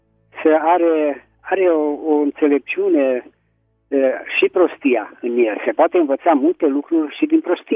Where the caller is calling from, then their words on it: Petroșani, Hunedoara County, Romania; din Petroșani.